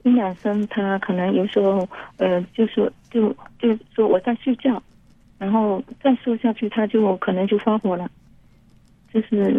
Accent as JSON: {"language": "Chinese", "region": "Fujian", "country": "China", "lives_now": "Beijing, China", "said": "对，我们是福建的，刚来。"}